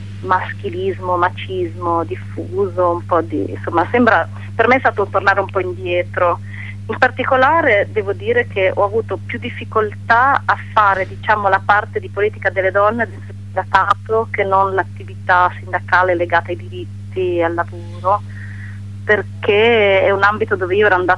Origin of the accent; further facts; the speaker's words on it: Pesaro, Marche, Italy; also born or lived in Bergamo / Bari / Milan; now in Bologna, Italy; sono cresciuta a Pesaro, diciamo, nel senso che sono nata per caso in provincia di Bergamo, e però sono cresciuta a Pesaro, quindi mi ritengo di lì, diciamo, e ho un po' girato, ho vissuto a Bari, ho vissuto a Milano, insomma adesso sono tornata a Bologna dal 2002 più o meno.